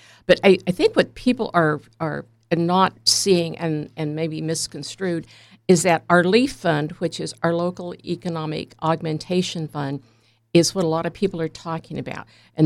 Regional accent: Los Angeles, California, United States; born there; I was born in Los Angeles.

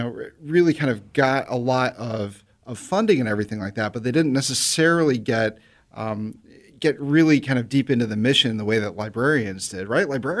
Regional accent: Milwaukee, Wisconsin, United States; also born or lived in Des Moines; Okay, so when I was seven and we moved away from Des Moines, we moved to Milwaukee.

